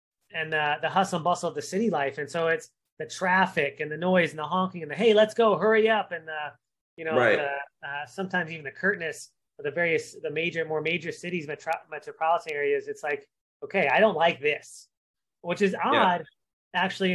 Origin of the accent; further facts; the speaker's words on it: St. Louis, Missouri, United States; But the reality is I did grow up in the Midwest. So Midwestern boy, Bible Belt. I grew up in the St. Louis region, spent most of my formative years.